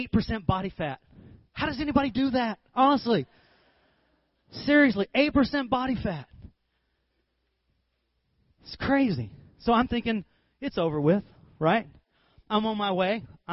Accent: California, United States; I said, "Hi, I'm from California."

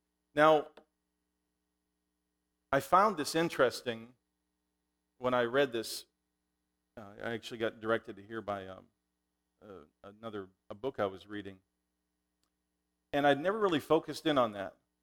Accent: Saskatchewan, Canada; I grew up in Saskatchewan, Canada.

